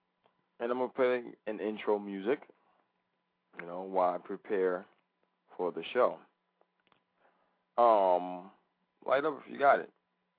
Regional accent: New Jersey, United States; also born or lived in Brooklyn; You know, I'm from Jersey. I'm from Jersey to Brooklyn and then back to Jersey again.

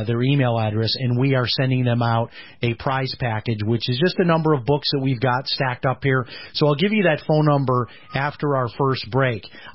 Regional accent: Chicago, Illinois, United States; most of my relatives and friends from up north, from where I grew up in Chicago, they assume, oh … lives near Daytona

